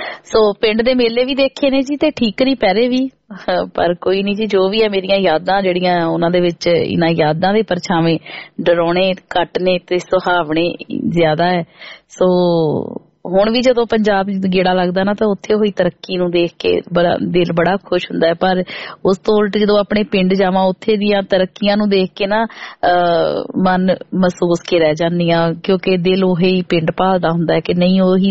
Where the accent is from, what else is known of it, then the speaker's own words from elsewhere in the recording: Punjab, India; ਜੇ ਬਚਪਨ ਵਿੱਚ ਮੈਂ ਯਾਦ ਕਰਾਂ ਆਪਣੇ ਪਿੰਡ ਨੂੰ ਤੇ ਪੰਜਾਬ ਨੂੰ